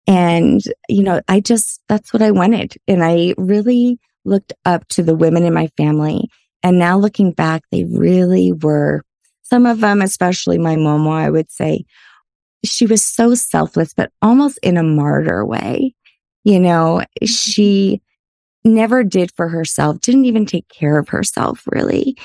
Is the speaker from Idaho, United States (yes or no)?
no; Louisiana, United States; I'm from Louisiana. So that deep rooted Southern hospitality is a real thing, right?